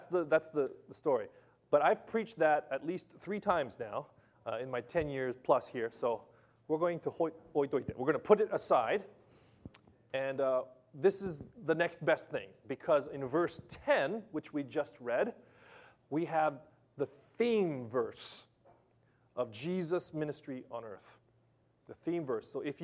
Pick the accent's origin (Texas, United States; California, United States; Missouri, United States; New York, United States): California, United States; Los Angeles; now in Japan; Okay, I grew up in Los Angeles, sunny Los Angeles. We have lots of beaches and palm trees.